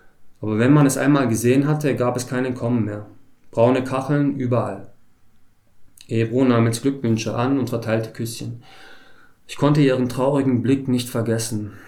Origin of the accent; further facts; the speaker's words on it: Heilbronn, Baden-Württemberg, Germany; Ich komme aus Heilbronn, bin zum ersten Mal in Kiel heute und freue mich sehr, hier zu sein.